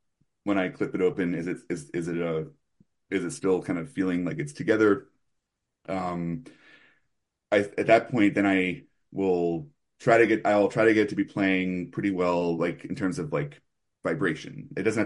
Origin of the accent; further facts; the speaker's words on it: New Jersey, United States; I grew up in outside Philly, and I grew up in a town called Collins, New Jersey, which is happens to be where John Simer's shop is.